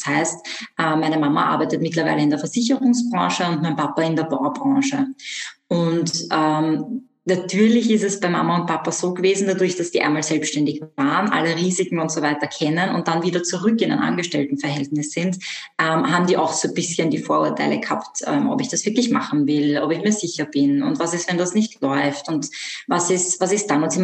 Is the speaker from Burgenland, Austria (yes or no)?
no; Vienna, Austria; Genau, also ich komme aus Wien. Ich bin auch in Wien aufgewachsen.